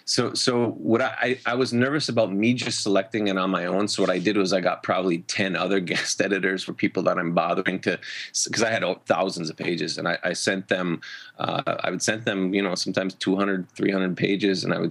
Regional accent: Michigan, United States; I grew up born and raised in the Upper Peninsula, so I'm pretty passionate about the area.

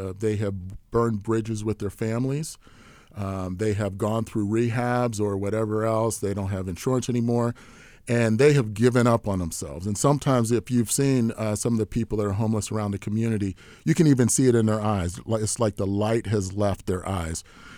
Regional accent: Bethel Park, Pennsylvania, United States; We grew up in the South Hills in Bethel Park, and my dad was a minister there

